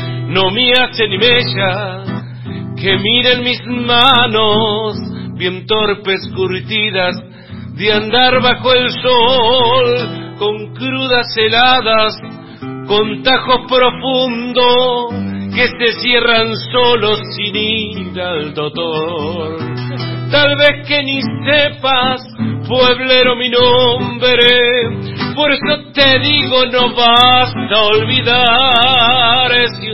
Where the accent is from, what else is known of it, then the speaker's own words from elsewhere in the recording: Dolores, Buenos Aires Province, Argentina; born there; Yo soy nacido en los Montes del Tordillo, Dolores, provincia de Buenos Aires.